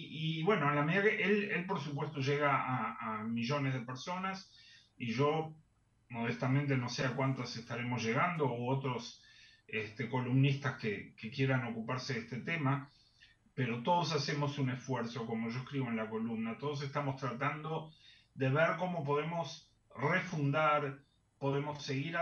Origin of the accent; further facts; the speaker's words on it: Uruguay; a nosotros, como sudamericanos, como uruguayos, nos cuesta mucho ver